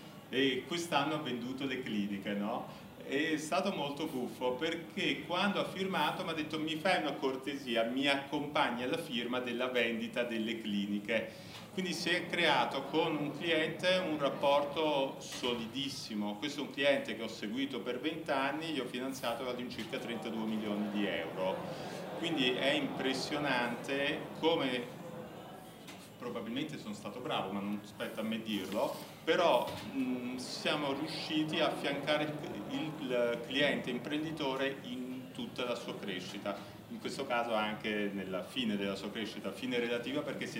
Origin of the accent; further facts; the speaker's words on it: Apulia, Italy; now in Rome, Italy; Io sono pugliese, mi sono trapiantato a Roma e lavoro per Montepaschi Leasing & Factory.